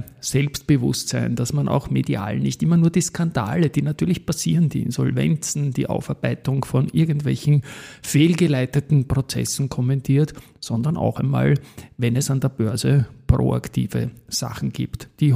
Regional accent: Vienna, Austria; ich packe das als Wiener mal überhaupt nicht.

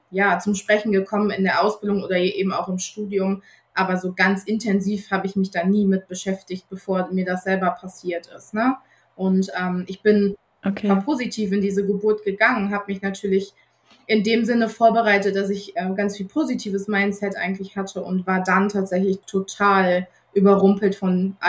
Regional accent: North Rhine-Westphalia, Germany; born there; moved away as an adult; ich bin 31, komme gebürtig aus dem Ruhrgebiet und bin 2016 für meine Hebammenausbildung hier ins schöne Emsland gezogen.

